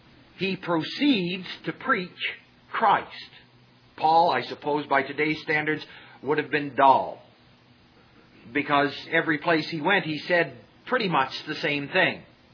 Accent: Maine, United States; also born or lived in Greenville, South Carolina; I underwent a little culture shock when I left Greenville, South Carolina. Now, I'm from Maine originally.

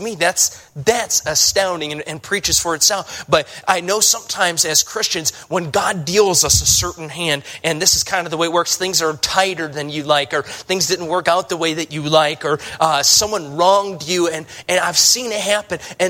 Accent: Chicago, Illinois, United States; I'm from Chicago, and so I know Michael Jordan, at least.

